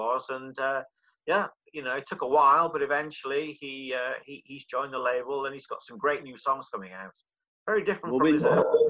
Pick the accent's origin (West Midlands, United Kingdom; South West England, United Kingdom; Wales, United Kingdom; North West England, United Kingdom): North West England, United Kingdom; it was actually nice to show my hometown, you know, because that waterfront there is iconic, isn't it? The Three Graces and what have you.